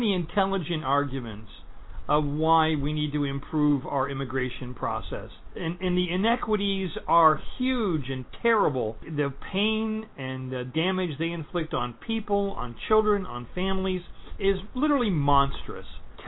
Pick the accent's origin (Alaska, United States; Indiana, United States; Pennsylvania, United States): Pennsylvania, United States; My grandparents came to this country. I grew up in an immigrant community. In the community that I grew up in Pennsylvania, there were Russians and Hungarians and Poles and Russians and Czechs and Slovaks, Italians, Irish.